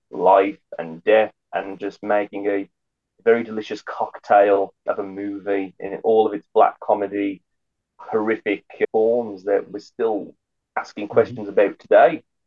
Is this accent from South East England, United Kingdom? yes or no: no; Dudley, West Midlands, United Kingdom; I happen to come from the exact same town that he was born and raised in Dudley, England.